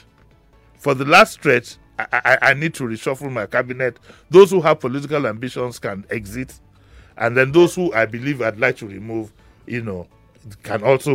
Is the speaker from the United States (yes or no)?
no; Nigeria; These are the little things that still give me pride as a Nigerian.